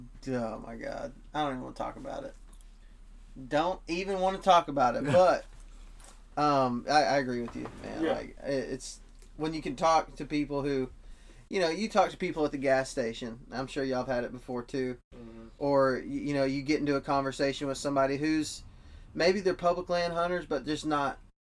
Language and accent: English; Texas, United States; I'm from West Texas, and we have jackrabbits up there.